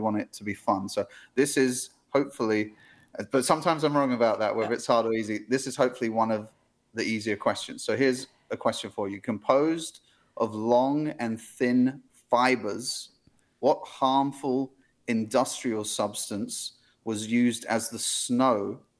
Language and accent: English; England, United Kingdom; I have to say it this way because I'm English